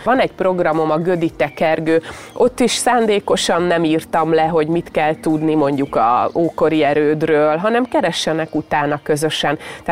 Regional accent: Borsod-Abaúj-Zemplén, Hungary; now in Dunakeszi, Hungary; Én Borsod megyében nőttem föl, a Bódva folyó mellett, és amikor idejöttem 9 évvel ezelőtt

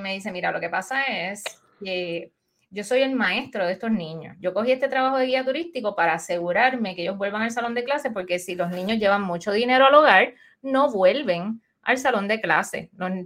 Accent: Carolina, Puerto Rico; yo, como buena puertorriqueña de Carolina

